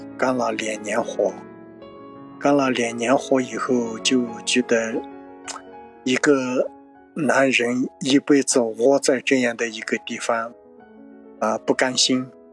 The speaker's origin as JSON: {"language": "Chinese", "country": "China", "tie": "born or raised there", "said": "所以我是从小出生在泸沽湖边当时自然环境特别好，我们一出门就是自然沙滩、泸沽湖还有参天大树。"}